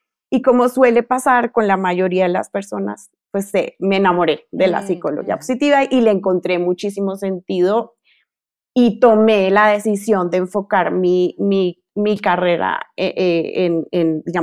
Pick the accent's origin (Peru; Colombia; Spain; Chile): Colombia; moved away as an adult; now in Mexico; yo, como sabes, soy colombiana